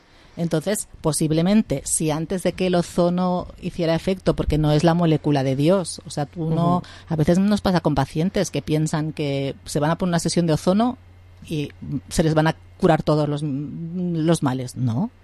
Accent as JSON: {"language": "Spanish", "region": "Catalonia", "country": "Spain", "said": "ya sabéis que soy catalana y no soy generosa ni de venas"}